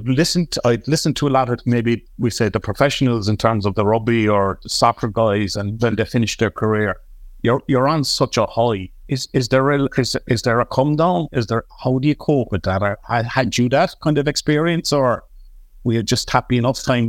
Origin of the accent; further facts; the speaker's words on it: Cork, Munster, Ireland; I'm an Northside man here in Cork, right? I grew up in Northside.